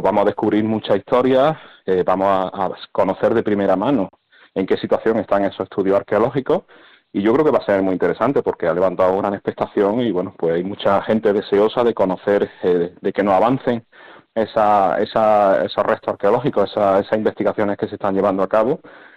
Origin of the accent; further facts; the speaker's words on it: Marto, Spain; los que somos de Marto estamos muy acostumbrados a subir a la peña